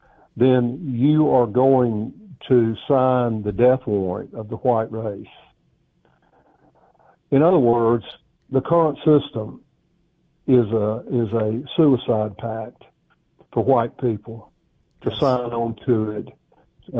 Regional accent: the South, United States; because I'm a Southerner

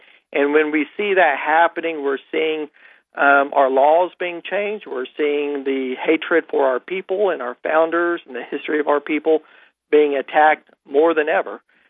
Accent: Harrison, Arkansas, United States; I'm from Harrison, Arkansas. That's where I'm based out of.

